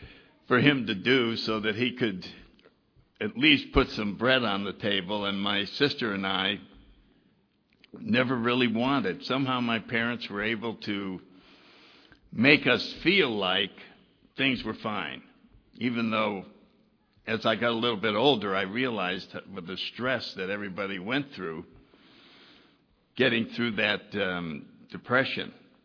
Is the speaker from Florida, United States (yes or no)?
no; New Haven, Connecticut, United States; born there; I was born in 1931 in New Haven, Connecticut